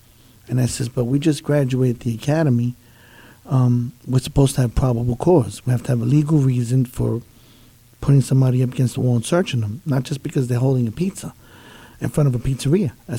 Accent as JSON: {"language": "English", "town": "New York City", "region": "New York", "country": "United States", "tie": "born or raised there", "said": "Well, I grew up in the South Bronx, back in the Grand Concourse on 167th, and went to Cardinal Hayes High School and so forth. And being a young white Latino, you get into a lot of fights."}